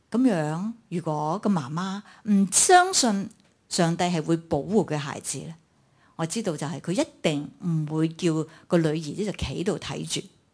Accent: China; 其实有些像我们中国人说摸住石头过河

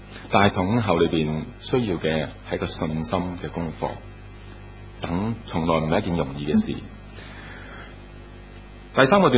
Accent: Hong Kong; 绝对不是今天我们香港人那个移民经验可以能够理解得到。

